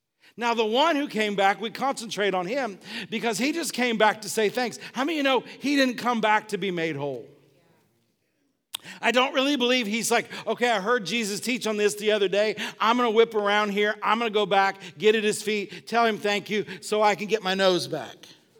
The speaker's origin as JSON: {"language": "English", "region": "the South", "country": "United States", "said": "come on, y'all, we're from the South."}